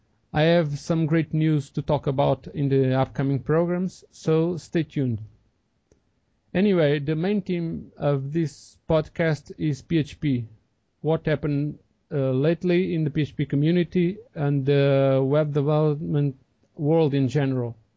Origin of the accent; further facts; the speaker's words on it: Portugal; English is a second language; moved away as an adult; now in Brazil; I am originally from Portugal, but I moved to Brazil in 1998, almost 12 years ago